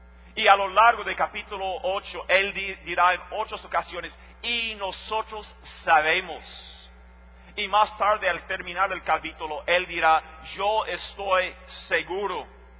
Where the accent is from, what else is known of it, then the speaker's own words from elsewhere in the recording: Costa Rica; especialmente en mi país, Costa Rica.